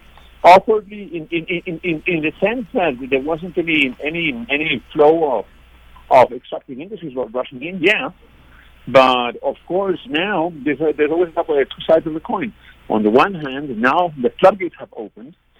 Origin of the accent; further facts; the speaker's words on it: Colombia; Well, I'm from Colombia myself. I come from a family, my grandparents were engaged in the resistance in the anti-Nazi war movement, ended up first in the U.S. and then came down to Colombia